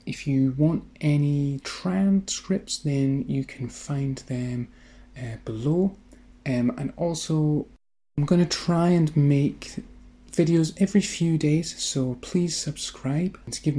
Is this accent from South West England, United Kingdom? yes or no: no; Scotland, United Kingdom; I'm from Scotland, and so Scotland is a difficult accent